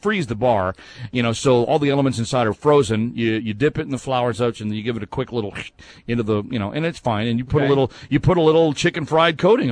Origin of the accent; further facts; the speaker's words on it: Texas, United States; I mean, I'm from Texas, so this is serious.